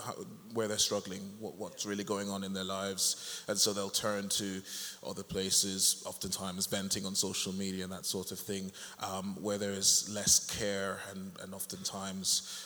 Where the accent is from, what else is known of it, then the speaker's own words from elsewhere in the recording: Jamaica; growing up in Jamaica, where I'm originally from, we can be pretty cruel when given the opportunity as young people.